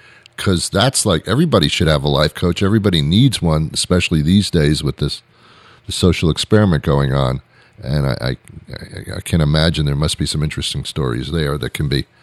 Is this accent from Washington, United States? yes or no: no; New York, United States; I'm also from New York, and it never leaves you. Once you live there, it never leaves you.